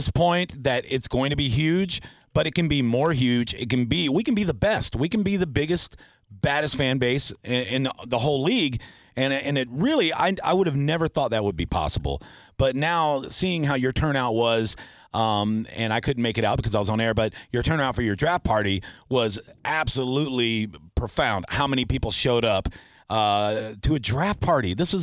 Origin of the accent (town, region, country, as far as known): Tampa, Florida, United States; born or raised there